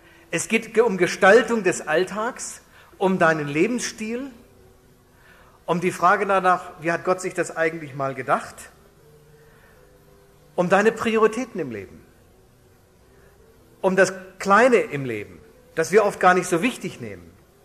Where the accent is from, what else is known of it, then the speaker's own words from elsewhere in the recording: Hanover, Lower Saxony, Germany; Ich bin Norddeutscher, aus Hannover.